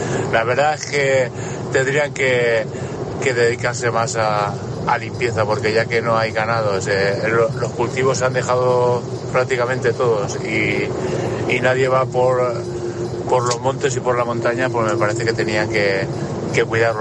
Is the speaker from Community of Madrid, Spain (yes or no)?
no; Valencian Community, Spain; Ya te digo yo que en plena Sierra Calderona, ahí en mi pueblo, solo que hay una brigada de limpieza.